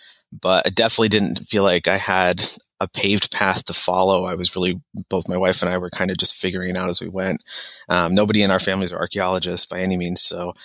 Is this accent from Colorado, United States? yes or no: no; Maine, United States; I grew up in Western Maine in a really rural area.